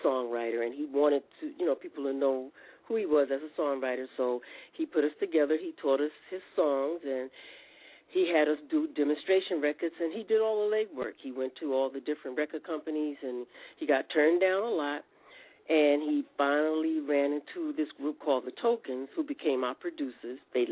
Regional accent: New York City, New York, United States; just growing up in the Bronx, we got to experience going to so many different places.

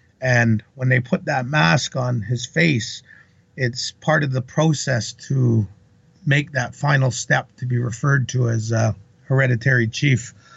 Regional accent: Alert Bay, British Columbia, Canada; born there; But I was born in Alert Bay, which is a small island in that area, which is pretty famous.

